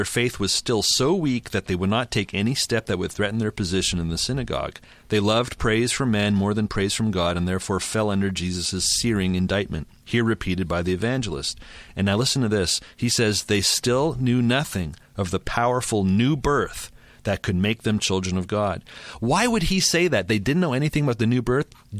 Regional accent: Montreal, Quebec, Canada; growing up in a secular province in Canada, I grew up in Montreal, Quebec.

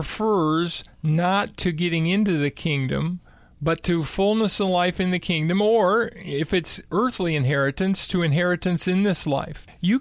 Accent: Los Angeles, California, United States; Of course, I grew up in Los Angeles.

